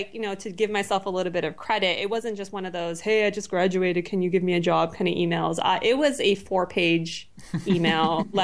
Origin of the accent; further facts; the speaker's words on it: Brampton, Ontario, Canada; moved away as an adult; also born or lived in Mississauga; now in United States; I grew up in Brampton, Mississauga, and then did my undergrad at University of Toronto. And then moved to New York to do my master's degree at Columbia. And so I've been in the U.S. since then.